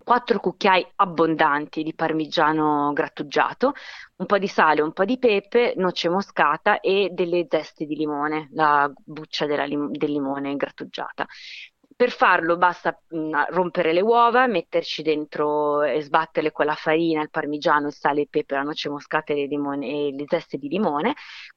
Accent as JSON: {"language": "Italian", "town": "Bologna", "region": "Emilia-Romagna", "country": "Italy", "said": "una buona ricetta tipica delle mie parti, che sono di Bologna"}